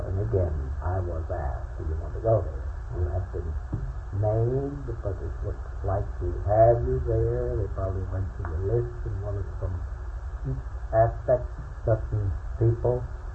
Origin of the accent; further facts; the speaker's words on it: Eschwege, Hesse, Germany; we went through Eschwege, which is my hometown.